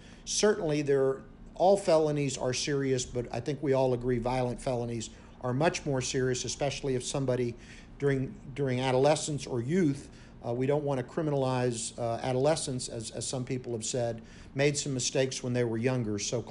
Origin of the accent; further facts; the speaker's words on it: Tampa, Florida, United States; I grew up in Tampa in a law enforcement and medical home. My parents were in law enforcement and medicine.